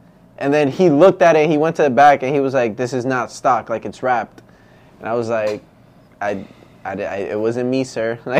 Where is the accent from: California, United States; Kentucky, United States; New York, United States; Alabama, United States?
New York, United States; I come from New York, bro. In New York, you get tickets for whatever, bro.